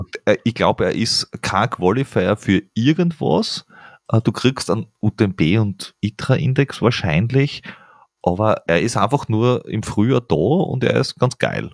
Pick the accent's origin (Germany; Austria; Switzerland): Austria; Außerdem, wir sind aus Österreich und das ist in der Schweiz.